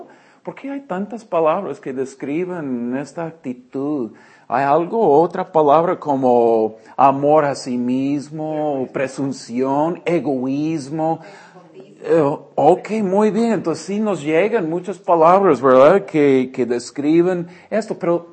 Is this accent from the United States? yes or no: yes; Eugene, Oregon, United States; somos de Oregon, Pamela es de Portland, yo de Eugene, nací aquí, pero regresé, pues salimos por mucho tiempo.